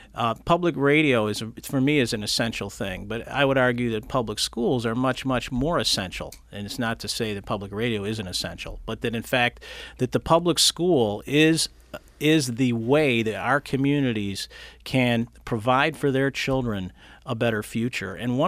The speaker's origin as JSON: {"language": "English", "town": "East Rochester", "region": "New York", "country": "United States", "tie": "born or raised there", "said": "I grew up in East Rochester, so I know the lay of the land very well there and live there now."}